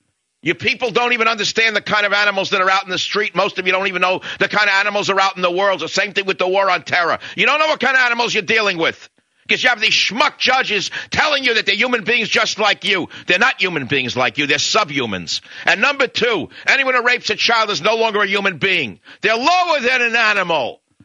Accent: Bronx, New York, United States; we're talking quite a few decades ago, and we grew up in the South Bronx.

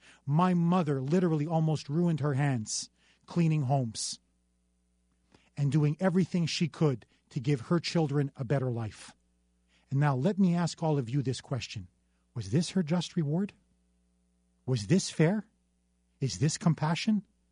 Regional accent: Canada; I am originally from Canada, and I have lived and witnessed socialized medicine firsthand.

